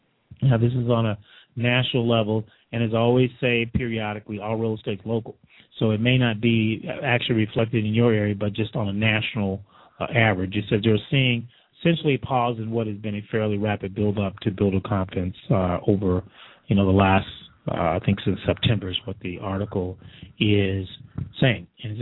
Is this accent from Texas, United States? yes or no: yes; Texas, United States; what that tells me, you know, and I grew up in Texas, that tells me ends are not meeting.